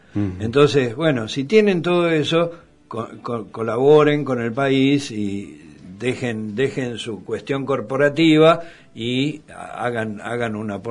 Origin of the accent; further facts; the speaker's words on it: San Rafael, Mendoza, Argentina; now in General Alvear, Argentina; yo soy del sur, de San Rafael. San Rafael y ahora Alvear.